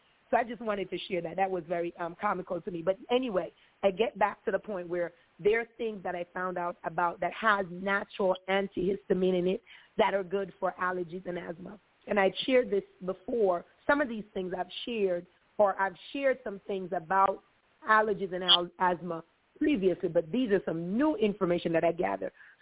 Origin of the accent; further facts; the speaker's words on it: Jamaica; I'm brown skin. I'm from Jamaica.